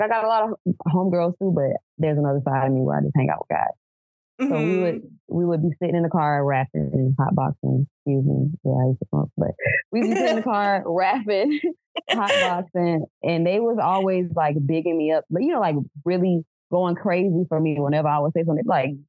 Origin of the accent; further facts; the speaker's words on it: Jacksonville, Florida, United States; Well, I'm from Jacksonville, Florida. That's like in North Florida.